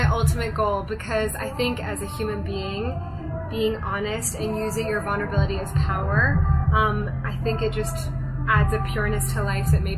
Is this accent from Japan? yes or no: yes; Japan; also born or lived in London / Hong Kong; now in Los Angeles, United States; So I was born in London, okay. But I grew up in Japan and Hong Kong.